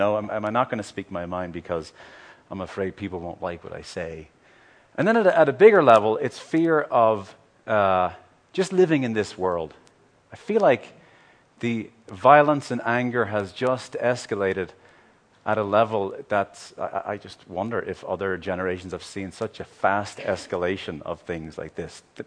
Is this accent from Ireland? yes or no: yes; Ireland; I grew up in the Republic of Ireland, and although that was somewhat safe, there would be bomb scares downtown.